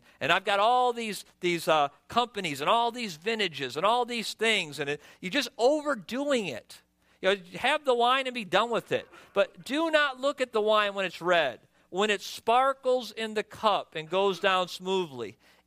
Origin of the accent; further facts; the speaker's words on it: Michigan, United States; I'm from Michigan, we call it pop